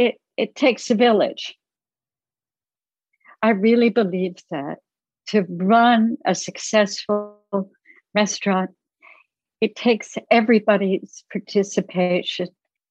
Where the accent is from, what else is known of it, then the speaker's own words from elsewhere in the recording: New Jersey, United States; I grew up in New Jersey, so I certainly know what that was about